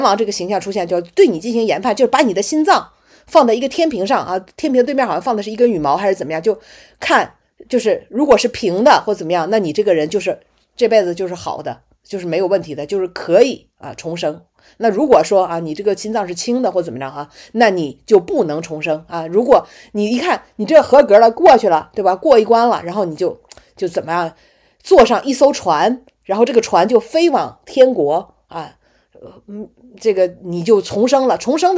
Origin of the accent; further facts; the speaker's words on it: China; 但我们中国人想的这个如何人是复生的